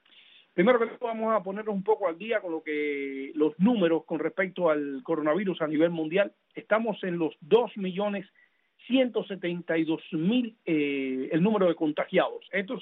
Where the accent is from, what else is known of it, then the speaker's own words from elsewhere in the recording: Cuba; born there; desde que nací en Cuba.